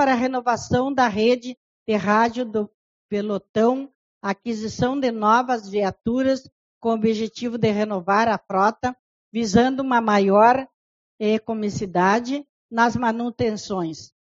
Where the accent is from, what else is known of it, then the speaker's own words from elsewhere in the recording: Uruguaiana, Rio Grande do Sul, Brazil; nós somos de Uruguaiana. Nós vivemos em Uruguaiana e nossos filhos moram em Uruguaiana, nossos netos moram em Uruguaiana